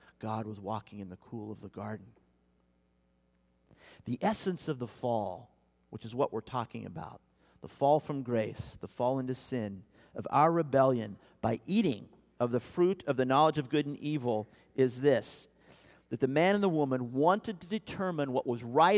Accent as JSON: {"language": "English", "region": "Kansas", "country": "United States", "tie": "born or raised there", "also_born_or_lived": "California", "said": "Most of you know, I grew up in Kansas, and so any body of water that was there, you could see across."}